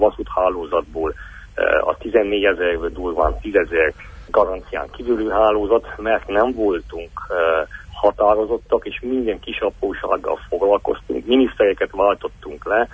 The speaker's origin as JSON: {"language": "Hungarian", "town": "Târgu Secuiesc", "region": "Covasna", "country": "Romania", "said": "Ha úgy nézem, hogy kézivásárhely és háromszéki vagyok"}